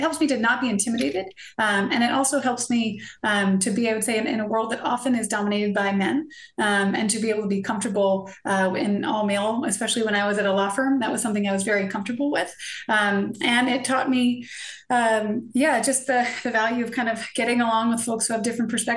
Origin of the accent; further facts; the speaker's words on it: Vienna, Virginia, United States; Vienna, Virginia. Two older brothers, and I'm number three.